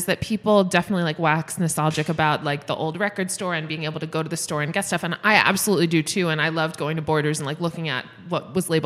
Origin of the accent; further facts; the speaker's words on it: Boca Raton, Florida, United States; I grew up in Boca Raton, Florida.